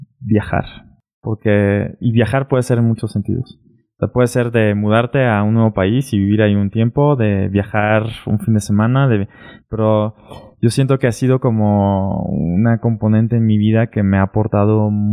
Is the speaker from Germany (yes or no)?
yes; Germany; Spanish is a second language; Como en mi caso, como alemán, no, o sea, si traes Siemens o BMW o marcas así en tu CV, pues ya la lograste, ¿no?